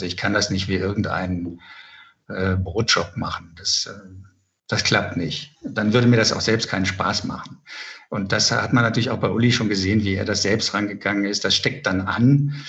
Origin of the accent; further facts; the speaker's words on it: Cologne, North Rhine-Westphalia, Germany; now in Berlin, Germany; Ich stamme ja eigentlich aus Köln und bin dann erst später nach Berlin gekommen.